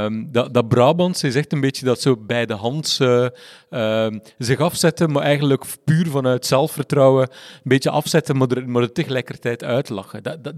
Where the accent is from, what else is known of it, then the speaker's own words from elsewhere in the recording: Flanders, Belgium; accent: West Flemish; West-Vlaams, waar ik vandaan kom, dat is een soort enorm Calimero-ding.